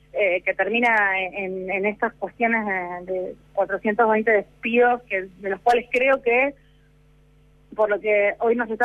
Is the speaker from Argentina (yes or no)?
yes; Argentina; como trabajadores y como argentinos